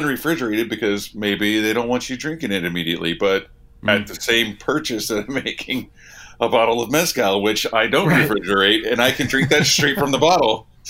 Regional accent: Oklahoma, United States; Yeah, it's funny because like I'm from Oklahoma, and I would go to the liquor store to get like your higher ABV beers, right?

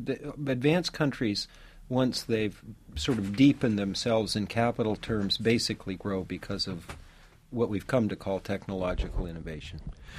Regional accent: Canada; also born or lived in New Jersey, United States; I was born in New Jersey and grew up in Canada.

